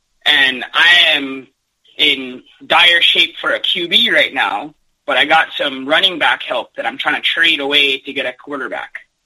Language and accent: English; Hawaii, United States; Hey, it's … I'm from Hawaii.